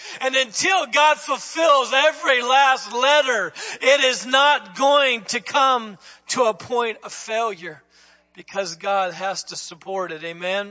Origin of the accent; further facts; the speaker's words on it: the South, United States; I grew up in the South.